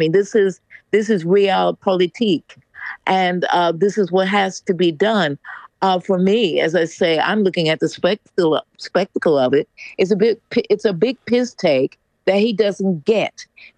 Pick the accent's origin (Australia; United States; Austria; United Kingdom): United Kingdom; London; Well, I'm a Londoner